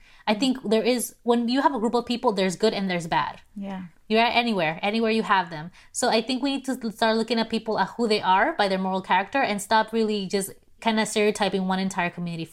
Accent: Peru; You know, I am from Peru, so 90% of us are of indigenous blood or descent.

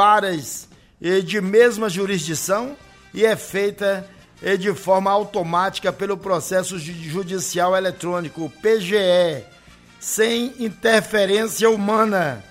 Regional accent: Ilhéus, Bahia, Brazil; eu sou ilhéense, eu sou de Ilhéus, eu sou barrista

